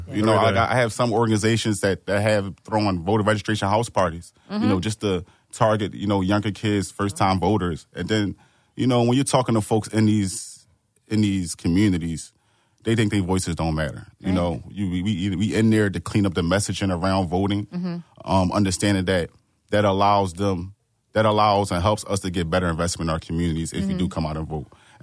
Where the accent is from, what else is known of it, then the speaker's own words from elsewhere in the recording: Philadelphia, Pennsylvania, United States; born and raised in Philadelphia.